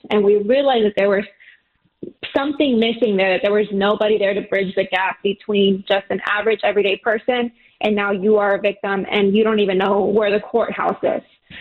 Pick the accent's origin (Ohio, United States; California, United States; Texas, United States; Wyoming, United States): Texas, United States; Pasadena; I am from Pasadena, Texas myself, and I know that to be a safe community.